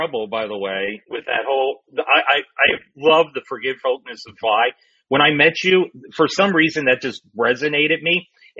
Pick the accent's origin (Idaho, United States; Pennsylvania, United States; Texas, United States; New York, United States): Pennsylvania, United States; Philadelphia; Even though I'm from Philly, but cheesesteaks, Eagles, you know, fly Eagles, fly the whole nine yards.